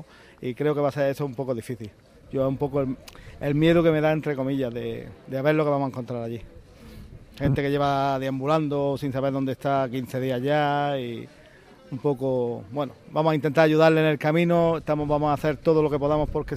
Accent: Andalusia, Spain; Somos de Huatorvega.

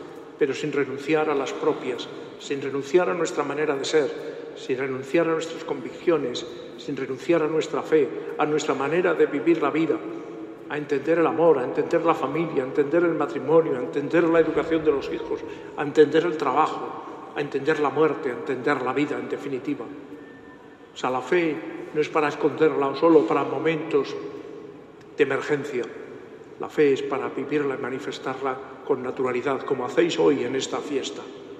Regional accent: Castile, Spain; yo provengo de Castilla, como obispo de Ávila he estado

